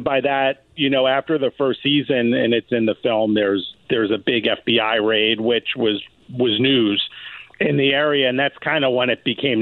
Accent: New York City, New York, United States; Well, you know, what's interesting is I grew up in the Bronx

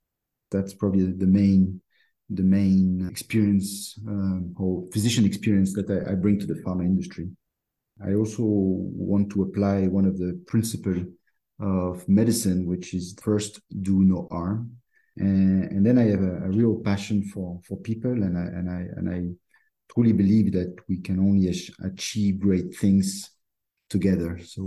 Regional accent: Brazil; accent: French; English is a second language; also born or lived in Colombia / France; I'm French, as you can probably tell by my accent. Although I was born in Colombia and I grew up in Brazil

